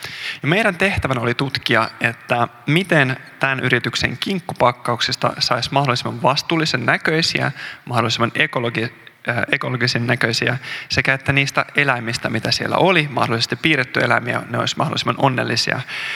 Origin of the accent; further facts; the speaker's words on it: South Karelia, Finland; mä kasvoin Etelä-Karjalassa Saimaan ympäröimänä ja kalastin.